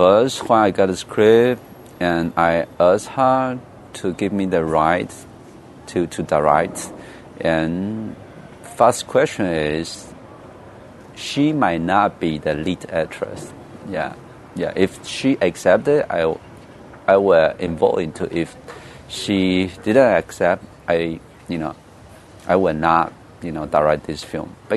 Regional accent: Myanmar; English is a second language; now in Taiwan; I came from Myanmar, very small village. I'm living in Taiwan, huge city, crowded.

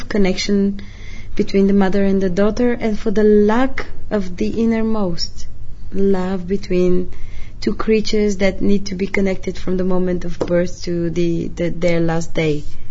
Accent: Bulgaria; English is a second language; happens between 1979 and 1994 in my home country, Bulgaria.

